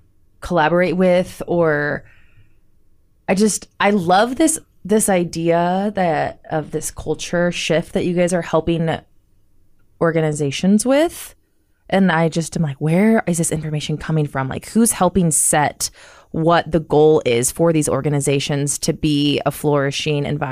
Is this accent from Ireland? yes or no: no; Philippines; now in Omaha, United States; as a Filipino Asian in Omaha